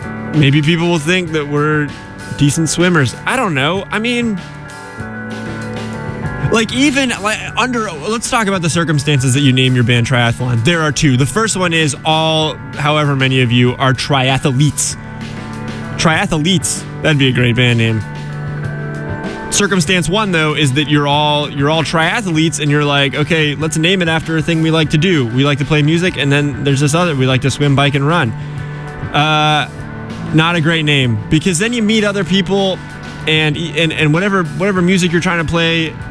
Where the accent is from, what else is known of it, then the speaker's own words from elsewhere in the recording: Pittsburgh, Pennsylvania, United States; on the slopes of the old Seven Springs in outside of Pittsburgh, my hometown.